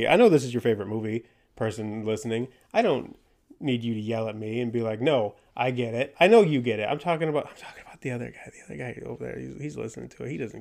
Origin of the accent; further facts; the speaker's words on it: Texas, United States; accent: Texan; West Tynan. Texas. Yeah. You can tell because we sound like we're from Texas.